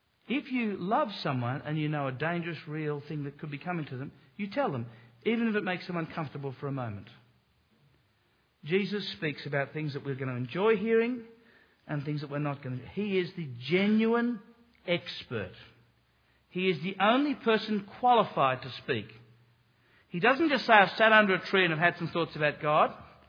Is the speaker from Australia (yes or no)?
yes; Australia; I probably would because I'm an Australian